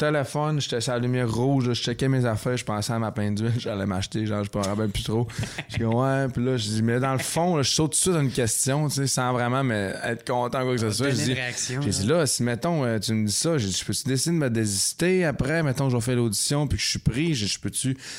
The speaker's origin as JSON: {"language": "French", "town": "La Baie", "region": "Quebec", "country": "Canada", "tie": "born there", "said": "j'étais en avant du Canadian Tower à Ville-de-la-Baie, où tu sais que je suis né, au SAG."}